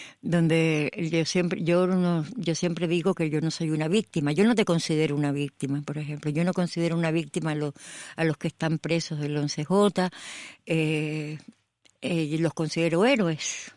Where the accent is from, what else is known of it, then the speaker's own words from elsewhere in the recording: Cuba; moved away as an adult; tenía casi 40 años cuando salí de Cuba